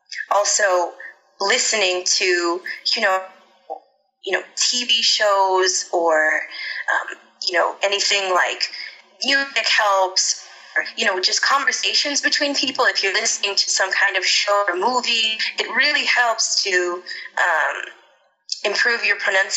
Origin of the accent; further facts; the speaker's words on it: St. Louis, Missouri, United States; So I grew up in St. Louis, Missouri.